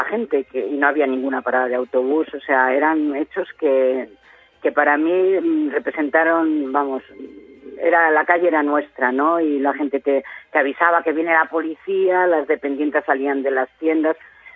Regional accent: Aranda de Duero, Castile and León, Spain; now in Pamplona, Spain; donde yo trabajaba, en mi pueblo, en Aranda de Duero

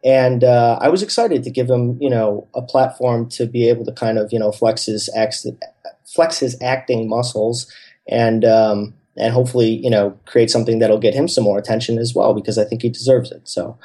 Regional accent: Chicago, Illinois, United States; I mean, growing up in Chicago, I've always known that it's, you know, not only the best film festival in this city

